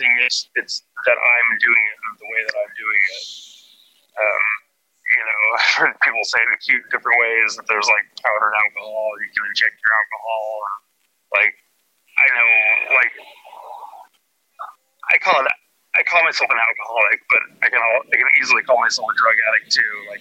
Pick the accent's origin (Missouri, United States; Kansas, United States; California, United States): California, United States; Ukiah; I'm from Ukiah, and one of my many nicknames, one of my nicknames from our fellows up there